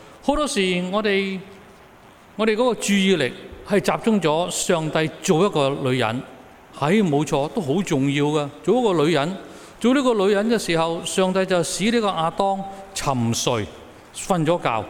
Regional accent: Guangdong, China; 我哋广东人就叫做大笨象

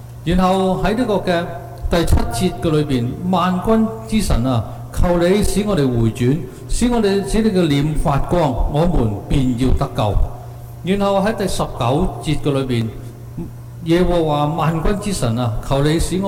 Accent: China; 不过我们中国人叫它做副歌

